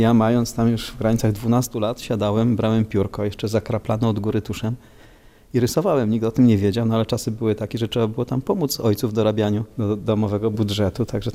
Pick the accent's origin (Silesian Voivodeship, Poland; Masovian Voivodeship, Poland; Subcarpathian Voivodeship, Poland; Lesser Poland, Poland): Lesser Poland, Poland; Kraków; born there; Urodziłem się w Krakowie, wiadomo, miasto artystów, miasto architektów, miasto kultury.